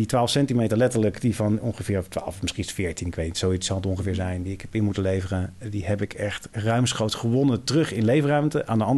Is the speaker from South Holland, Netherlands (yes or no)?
yes; The Hague, South Holland, Netherlands; ik ben een Hagenees